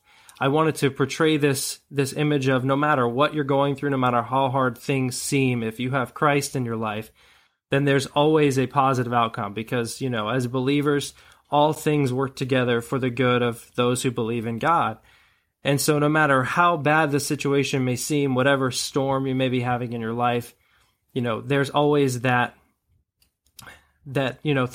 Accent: Columbus, Ohio, United States; now in Grove City, United States; So I'm from Central Ohio. I'm in Grove City now, but I grew up in Columbus area.

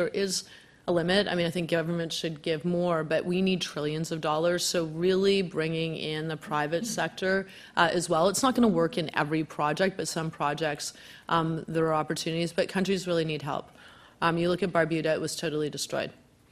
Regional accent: Hamilton, Ontario, Canada; I'm originally from the Hammer, Hamilton, so we have like a rivalry, but it's okay. I went to U of T, so Toronto's all right.

